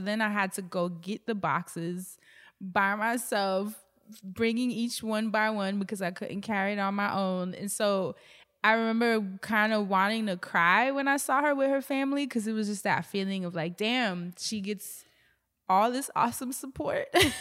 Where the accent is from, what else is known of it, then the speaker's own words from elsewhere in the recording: New York City, New York, United States; She was from Oakland, you know, and that was real cool because I'm coming from Harlem.